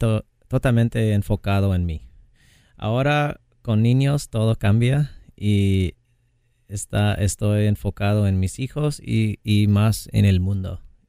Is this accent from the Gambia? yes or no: no; Redlands, California, United States; born there; Spanish is a second language; Nací aquí en Redlands, 2 horas norte de aquí.